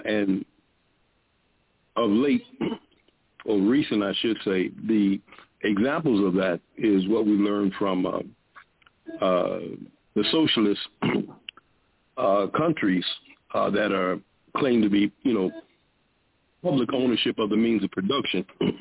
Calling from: Miami, Florida, United States; I'm calling from the Miami, Florida area.

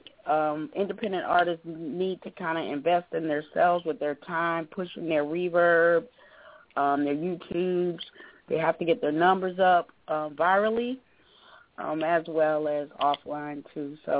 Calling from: Coconut Creek, Florida, United States; also born or lived in Atlanta; I'm calling in from Coconut Creek, Florida, by way of Atlanta.

